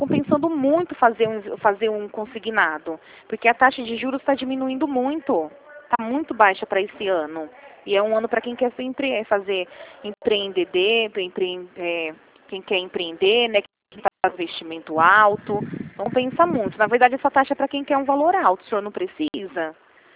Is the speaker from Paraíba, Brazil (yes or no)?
no; Rio Claro, São Paulo, Brazil; sou aqui de Rio Claro mesmo, da agência.